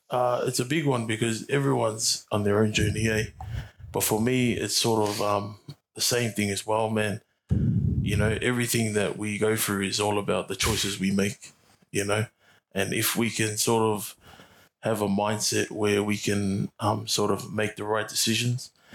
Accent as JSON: {"language": "English", "town": "Thomastown", "region": "Victoria", "country": "Australia", "tie": "born or raised there", "said": "So I grew up in northern suburbs, so that's like Thomastown, if you guys any of those know."}